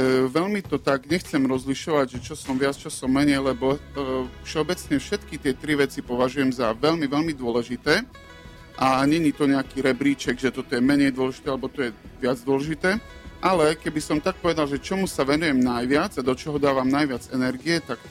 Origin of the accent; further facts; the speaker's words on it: Košice, Košice Region, Slovakia; som Košičan, celý život som tu žil.